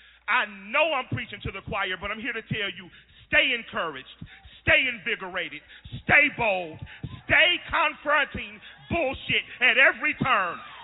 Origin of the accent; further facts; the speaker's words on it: Atlanta, Georgia, United States; I am from Atlanta, Georgia, and I say that proudly. I repeat, I am from Atlanta, Georgia, and I say that proudly.